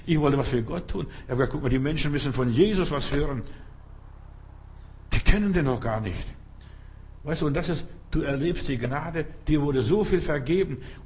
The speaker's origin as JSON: {"language": "German", "region": "Klaipėda County", "country": "Lithuania", "said": "Es war an der Ostsee, da wo ich herkomme, ist Bernsteingegend, also ein bisschen höher über Memel, da ist ja sogar das Zentrum der ganzen Bernsteinindustrie von Litauen."}